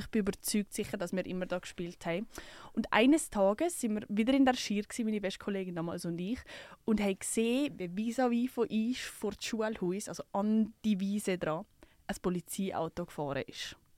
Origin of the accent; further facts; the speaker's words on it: Ottikon, Zurich, Switzerland; ich bin ja nicht im Wallis aufgewachsen. Ich bin in Zürich aufgewachsen, in einem kleinen Dorf, in Ottikon.